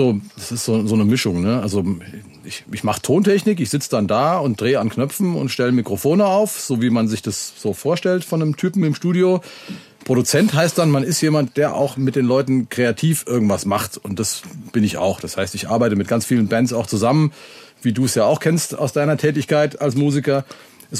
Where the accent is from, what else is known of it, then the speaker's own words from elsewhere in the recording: Hesse, Germany; als Hesse